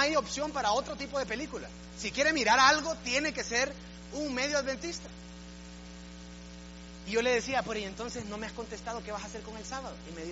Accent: Tegucigalpa, Francisco Morazán, Honduras; la ciudad de Tegucigalpa, de donde soy nativo, tiene el aeropuerto comercial más peligroso del mundo

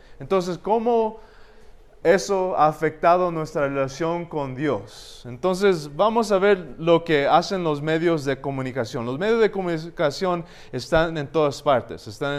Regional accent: California, United States; also born or lived in Antigua, Guatemala; yo nací en California, me crecí ahí, pero viví en Antigua 2 o 3 años. Mi papá estuvo en un restaurante vegetariano aquí, mi papá también plantó una iglesia en San Lucas y ahí vivimos. Después me moví de regreso a California, estudié ahí

